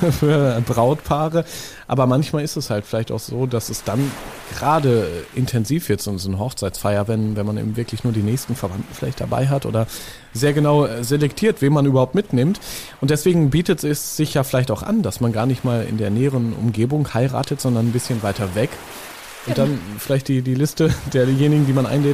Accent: Northern Germany, Germany; Ich komme ja auch aus dem Norden, wie man vielleicht hört.

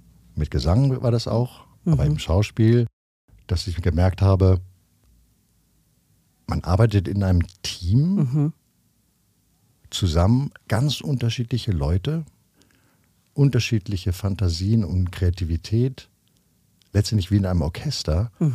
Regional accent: Hagenburg, Lower Saxony, Germany; Ich meine, ich komme aus Hagenburg, einem kleinen Ort und jetzt ist man in New York

